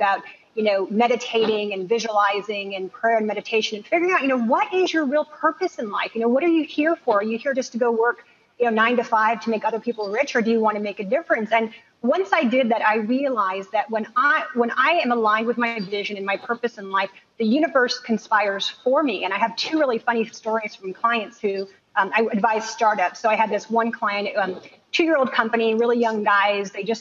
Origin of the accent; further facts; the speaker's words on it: California, United States; I grew up in Silicon Valley. And when you grow up there, you realize everyone has to start a company once.